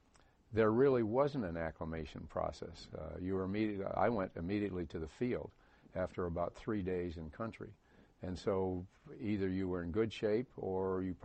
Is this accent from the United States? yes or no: yes; Newark, New York, United States; born there; I was born in Newark, New York, upper New York State.